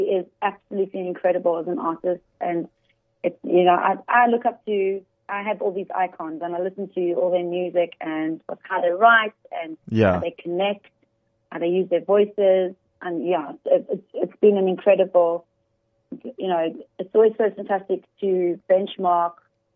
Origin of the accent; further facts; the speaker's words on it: Johannesburg, Gauteng, South Africa; I'm from Joburg, and I decided to go to the UK for a few years, explore my songwriting opportunities there.